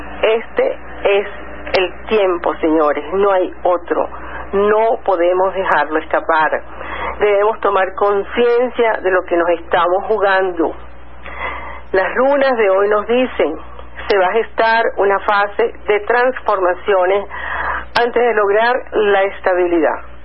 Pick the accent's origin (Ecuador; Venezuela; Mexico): Venezuela; nuestro compromiso ciudadano como venezolano siempre debe ser por la justicia y libertad.